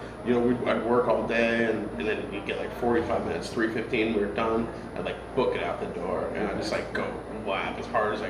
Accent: Baltimore, Vermont, United States; I'm from Vermont.

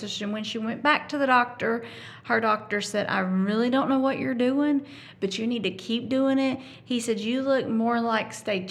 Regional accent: the South, United States; We're from the South.

